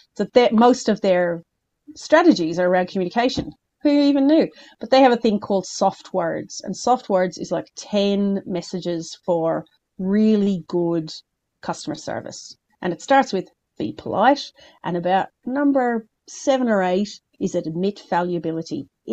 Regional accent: Ireland; So yeah. I do, you know, so between the Irish stuff, because I'm Irish, not good at it though.

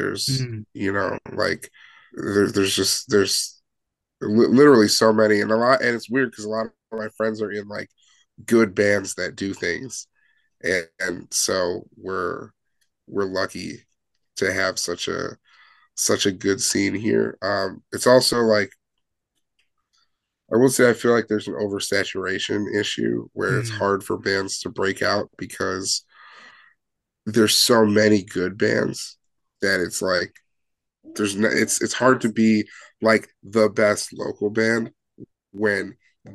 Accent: Chicago, Illinois, United States; I mean, yeah, we're all from Chicago or the Chicagoland area.

